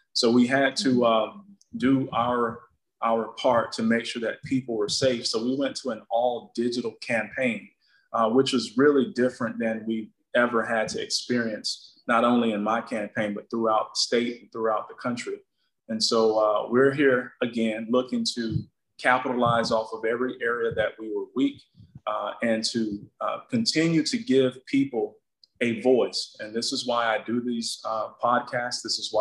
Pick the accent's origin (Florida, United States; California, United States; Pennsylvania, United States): Florida, United States; I started doing hair growing up in Hardee County out of necessity because where I'm from, there wasn't any ethnic barbershops to go to.